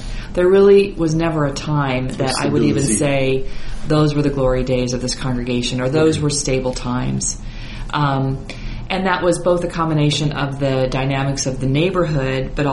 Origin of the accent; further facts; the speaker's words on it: Iowa, United States; now in New York, United States; So I come from Iowa. I was born and raised in Iowa.